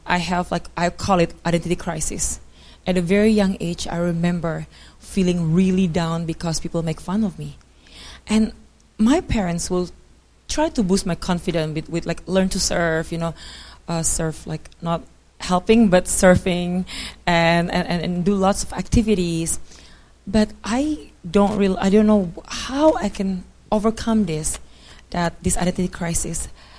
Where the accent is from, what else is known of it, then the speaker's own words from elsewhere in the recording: Bali, Indonesia; I grew up in Bali, Indonesia. My father from Brazil, mom Indonesians, and I have two younger siblings.